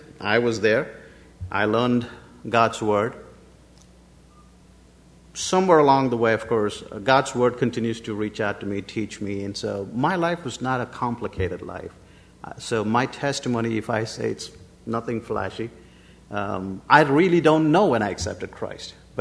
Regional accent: India; grew up in the assemblies, didn't know anything else but the assemblies growing up in India.

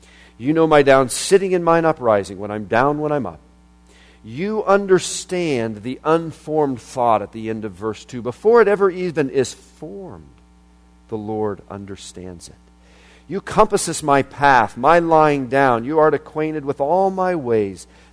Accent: Colorado, United States; also born or lived in Florida; I grew up in Colorado, but I spent some years in Florida

